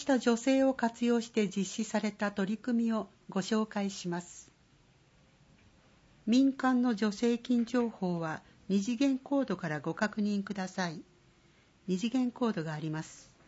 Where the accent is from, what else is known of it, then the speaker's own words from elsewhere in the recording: Hagi, Yamaguchi, Japan; 僕のふるさとは萩市の山奥